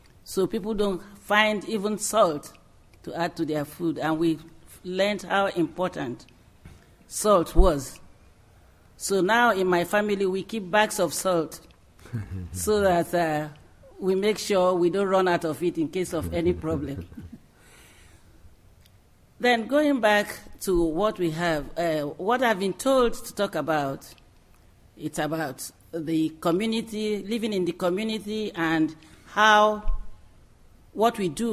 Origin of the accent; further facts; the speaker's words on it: Eastern Nigeria, Nigeria; I come from Nigeria, Eastern Nigeria, and came from that group that were involved in war from 1967